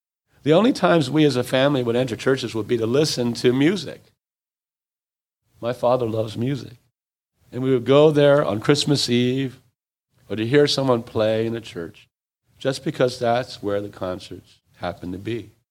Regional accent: Vancouver, British Columbia, Canada; born there; I was born in Vancouver at St. Paul's Hospital in 1962.

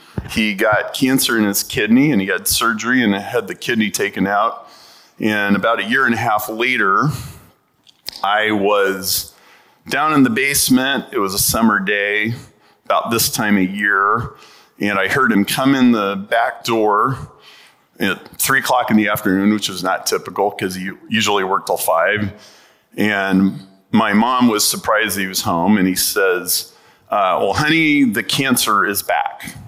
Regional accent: Chicago, Illinois, United States; Good morning. … I'm from Chicago.

